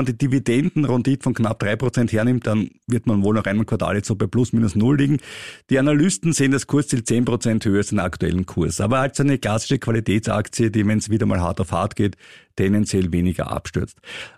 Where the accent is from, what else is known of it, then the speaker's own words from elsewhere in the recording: Austria; Also bei uns in Österreich würde da wer vom Gericht kommen und die Klage zustellen.